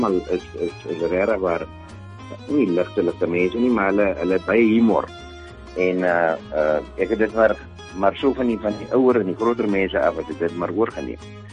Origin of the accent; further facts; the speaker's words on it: Keimoes, Northern Cape, South Africa; also born or lived in Bloemfontein; ek is maar een boorling van die Noordkaap. Ek is op Keimoes gebore. Ek het in Abington gematrikuleer en toe is ek Bloemfontein toe, Weermacht toe.